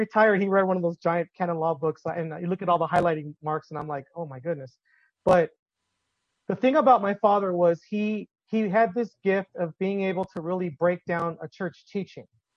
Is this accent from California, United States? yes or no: yes; Carson, California, United States; now in Tucson, United States; I live in Tucson, Arizona. Tucson area. I grew up in the Los Angeles area. I grew up in Carson, California.